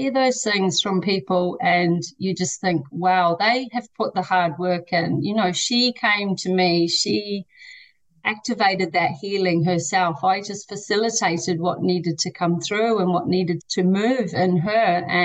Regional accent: New Zealand; moved away as an adult; now in Ireland; I'm a Kiwi. I left there a long time ago when I was 18

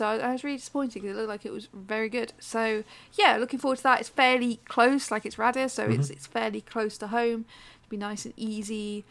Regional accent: United Kingdom; So they don't know I'm British.

